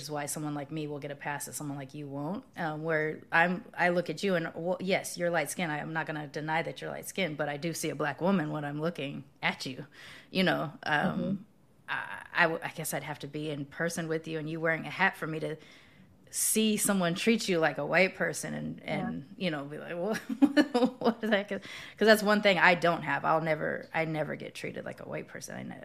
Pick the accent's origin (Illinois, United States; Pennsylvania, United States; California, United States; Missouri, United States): California, United States; Long Beach; I grew up in Long Beach in the hood.